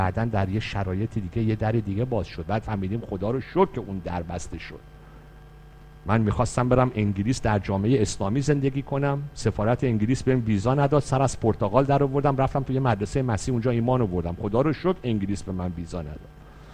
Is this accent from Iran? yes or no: yes; Iran; moved away; ما که اصلا از ایران اومدیم بیرون که آزاد شیم از دین و مذهب.